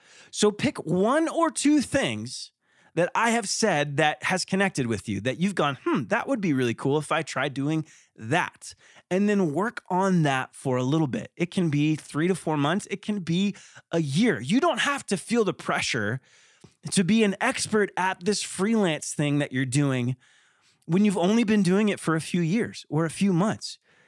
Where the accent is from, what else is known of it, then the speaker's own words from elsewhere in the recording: Arizona, United States; I am your cheerleader from Arizona